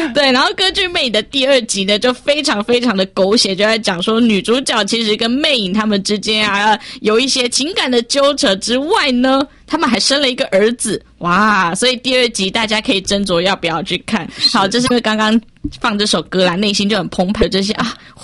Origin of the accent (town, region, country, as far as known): Taiwan